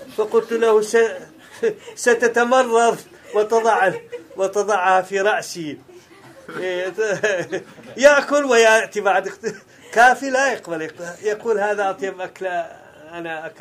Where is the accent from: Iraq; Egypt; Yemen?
Iraq; Mosul, Nineveh; أنا من الموصل عندنا أكلات خاصة بالموصل.